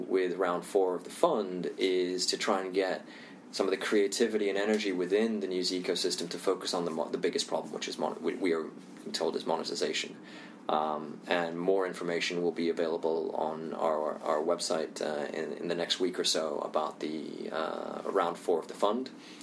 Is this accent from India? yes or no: yes; India; also born or lived in Indonesia; I'm Indian, I also grew up in Indonesia